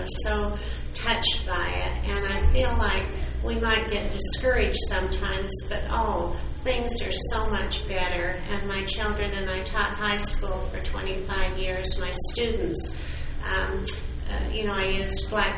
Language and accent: English; California, United States; I was raised in California.